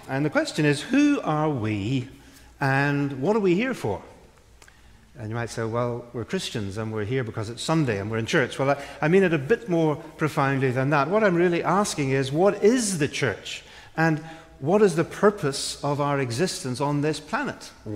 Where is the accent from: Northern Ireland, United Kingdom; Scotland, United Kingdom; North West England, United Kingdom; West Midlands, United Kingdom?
Northern Ireland, United Kingdom; Belfast; now in London, United Kingdom; I actually was born and brought up in Northern Ireland. My home city is Belfast, Northern Ireland, but now I live in London.